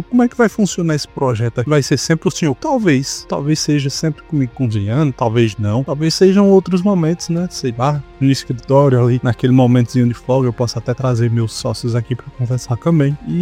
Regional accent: Ceará, Brazil; eu sou do interior do estado do Ceará, com muito orgulho. Sou nordestino da gema. Aqui eu me criei, aqui eu nasci, cresci, desenvolvi, tive filhos

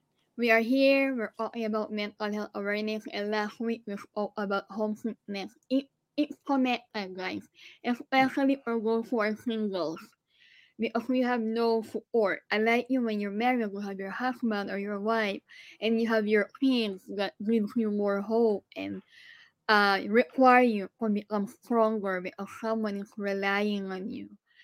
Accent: Philippines; moved away; I'm an immigrant. I'm Filipino. Of course, I'm strong.

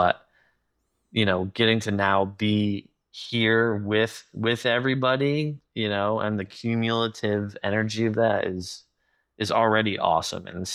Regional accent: Rochester, New York, United States; well, I grew up in Rochester. Let's start there. Been going to Bills games any chance I could.

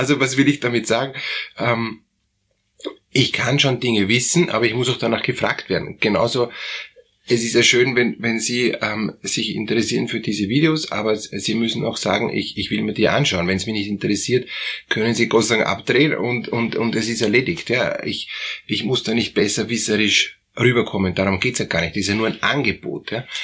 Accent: Germany; Und naja, ich bin aus Deutschland und ich weiß, dass Kelheimer Fliesen ist eine der besten Fliesen.

